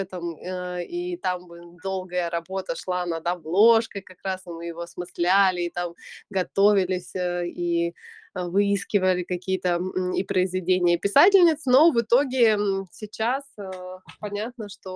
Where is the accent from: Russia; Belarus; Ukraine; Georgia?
Russia; moved away; получилось так, что по жизненной ситуации я уехала из России, уехала давно, уже, то есть 5 лет назад